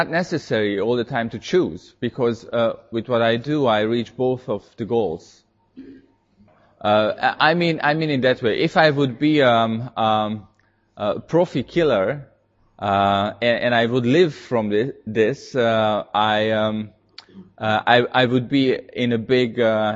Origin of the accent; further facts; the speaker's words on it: Russia; Hungarian is a second language; now in Dublin, Ireland; Én Oroszországból származom, most Írországban, Dublinban élek.